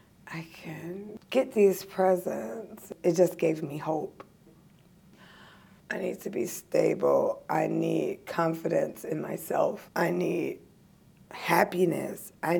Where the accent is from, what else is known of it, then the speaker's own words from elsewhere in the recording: Tennessee, United States; I lived in Madison since the age of 5. I'm from Tennessee.